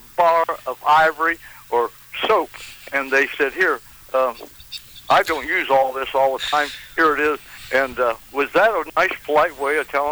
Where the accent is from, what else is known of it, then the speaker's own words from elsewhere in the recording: Marion, United States; And when I grew up here in Marion, they would be, the proprietor of the business would let you use the restroom.